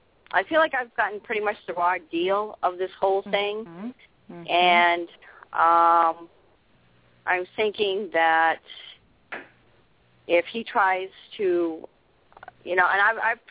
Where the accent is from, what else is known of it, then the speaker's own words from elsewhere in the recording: Maine, United States; I'm from Maine.